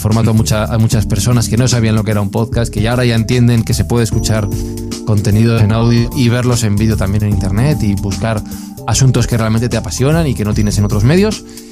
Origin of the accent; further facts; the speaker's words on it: Madrid, Community of Madrid, Spain; yo vivo en Madrid, yo soy español y toda mi vida he vivido aquí.